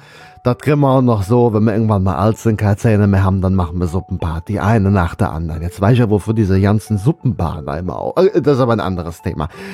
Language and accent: German; North Rhine-Westphalia, Germany; Ich komme ja aus Nordrhein-Westfalen. Das war natürlich aus dem Ruhrgebiet.